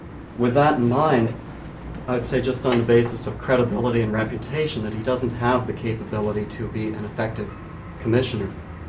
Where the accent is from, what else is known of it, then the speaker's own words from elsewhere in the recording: Juneau, Alaska, United States; from Juneau.